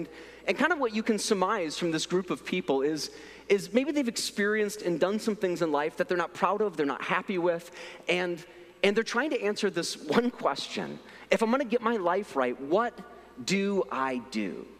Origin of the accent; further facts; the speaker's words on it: Midwest, United States; And so, you know, I'm from the Midwest, right?